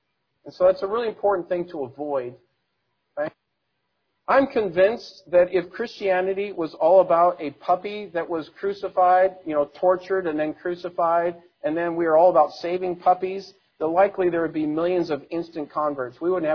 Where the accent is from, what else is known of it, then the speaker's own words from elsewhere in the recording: Seattle, Washington, United States; And, you know, I'm from Seattle area. We're familiar with all that.